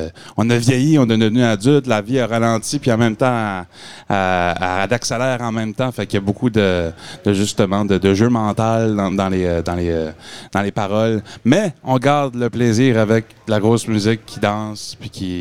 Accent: New Brunswick, Canada; accent: Acadian; nous autres, on vient de la baie des Chaleurs. Fait que ça, c'est la grande baie qui est entre nous autres et la Gaspésie, au Nouveau-Brunswick.

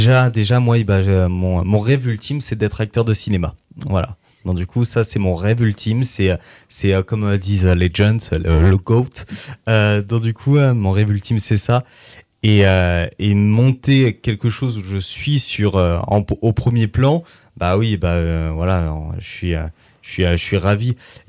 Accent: Normandy, France; je viens de Normandie à la base, mais ils m'ont adopté

